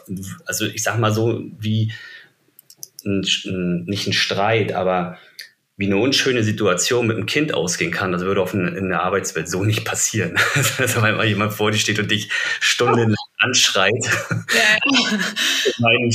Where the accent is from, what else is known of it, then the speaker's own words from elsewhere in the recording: Germany; ich bin auf dem Land groß geworden.